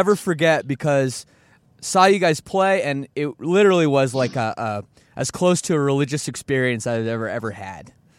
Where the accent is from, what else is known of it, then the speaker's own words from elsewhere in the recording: Toronto, Ontario, Canada; growing up in Toronto, that's where I'm from